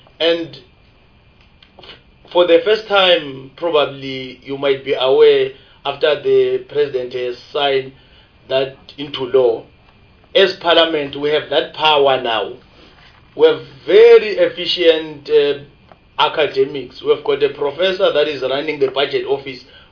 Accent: Mpumalanga, South Africa; I'm from Mpumalanga

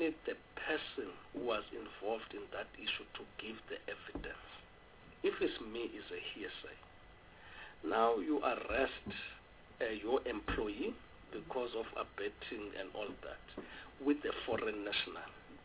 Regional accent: South Africa; I must just put my finger, verify that I'm a South African

